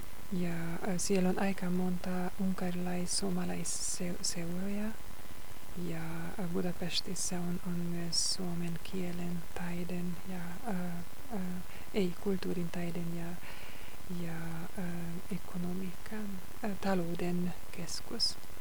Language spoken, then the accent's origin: Finnish; Romania; born there; first language Hungarian; Finnish is a second language; Olen syntynyt yhdessä unkarilaisessa perheessä Romaniassa ja vuonna 1989 aloitin opiskella unkaria ja englantia Kolozsvárissa, se on Romaniassa.